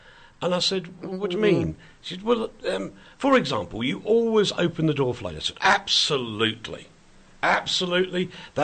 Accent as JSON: {"language": "English", "region": "England", "country": "United Kingdom", "said": "being the only Englishman, I was sort of doing all the, you know, I'm English, hello, and all being very proper and all the rest of it."}